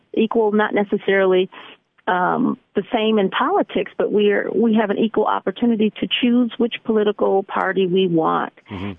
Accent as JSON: {"language": "English", "town": "Lansing", "region": "Michigan", "country": "United States", "tie": "born or raised there", "said": "Absolutely. Born and raised in Lansing."}